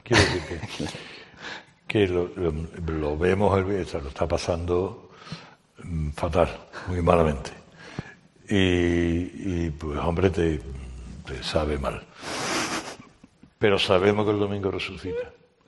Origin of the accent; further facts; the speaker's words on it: Almería, Andalusia, Spain; yo soy de Almería y di el pregón de Sevilla